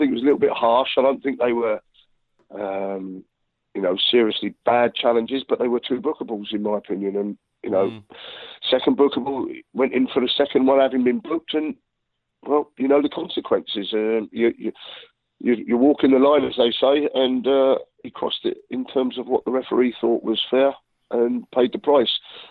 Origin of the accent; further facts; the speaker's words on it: England, United Kingdom; I'm an Englishman as well, first and foremost, if you like.